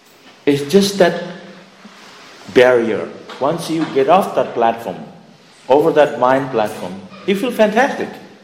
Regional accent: India; I grew up in India. I didn't have any running train in a room.

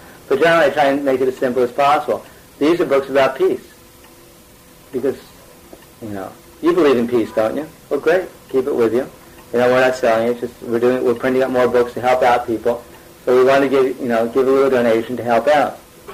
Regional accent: Brooklyn, New York, United States; I usually say, I'm from Chicago, because I'm from Brooklyn, but no one takes me seriously if I tell them that.

